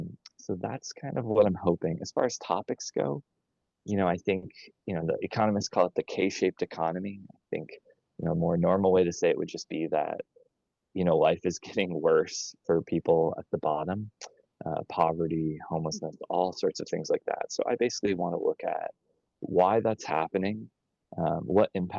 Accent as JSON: {"language": "English", "town": "Portland", "region": "Oregon", "country": "United States", "said": "I'm from Portland"}